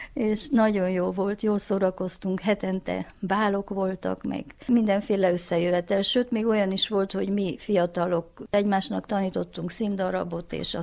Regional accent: Székes, Mureș County, Romania; also born or lived in Reghin; Székes szülőfalum elsősorban. 9. koromban mentem el innen, mert Szászregenbe végeztem a liceumot, és épp a nyári vakációba ültem itthon egy keveset, akkor is kirándulgattunk, meg osztálytársaimnál voltam. Utána főiskolára kerültem Vásárhelyre, ott is bentlakásban laktam

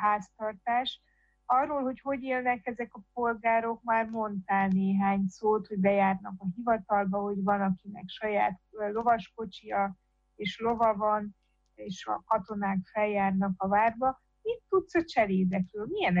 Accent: Satu Mare, Satu Mare County, Romania; én egy szociál tömbházban nőttem fel, és egy Szatmár Németiben felépített hasonló jellegű bérházban

